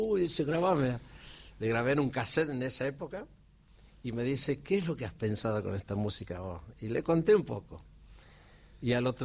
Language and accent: Spanish; Santiago del Estero, Argentina; now in Buenos Aires, Argentina; Yo me acuerdo cuando salimos de Santiago por primera vez